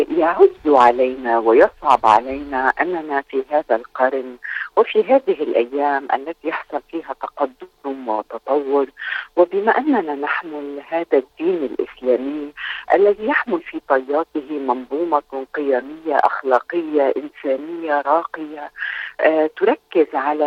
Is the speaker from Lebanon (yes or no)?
yes; South Lebanon, Lebanon; أنا كبنت ابنة الجنوب لا يوجد لدينا هذا